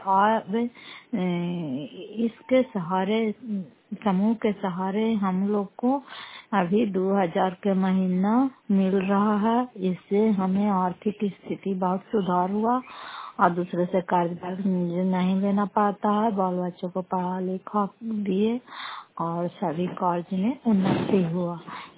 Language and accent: Hindi; Nalanda, Bihar, India; घर फतेहपुर पंचायत मकरौता जिला नालंदा कलापुसरा प्रखंड की निवासी हूँ